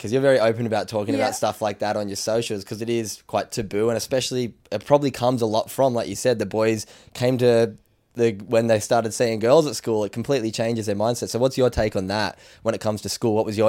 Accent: New South Wales, Australia; I grew up on the Northern Beaches too, just around the corner from where Till lives.

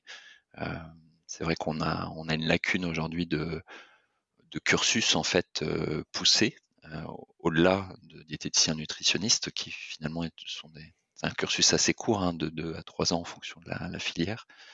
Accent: Lorient, Brittany, France; Oui, je suis breton d'origine, l'orienté exactement.

